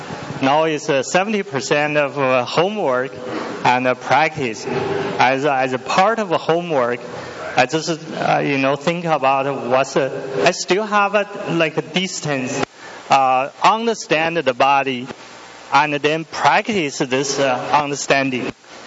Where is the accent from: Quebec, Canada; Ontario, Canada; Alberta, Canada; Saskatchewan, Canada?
Saskatchewan, Canada; Saskatoon; Daniel and I, we're from Saskatoon